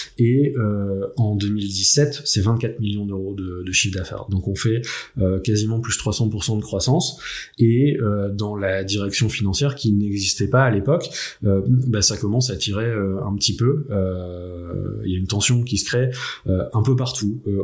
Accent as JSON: {"language": "French", "town": "Paris", "region": "Île-de-France", "country": "France", "said": "Je suis parisien"}